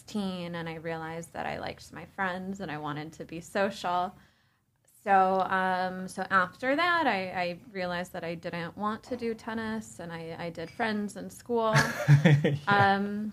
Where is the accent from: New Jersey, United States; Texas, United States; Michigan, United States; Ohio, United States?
Michigan, United States; Detroit; I'm from Michigan. I grew up in the suburbs of Detroit with a super close-knit family.